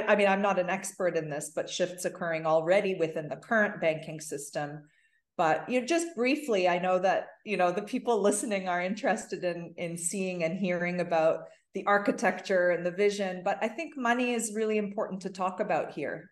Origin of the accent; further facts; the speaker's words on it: Toronto, Ontario, Canada; I grew up in Toronto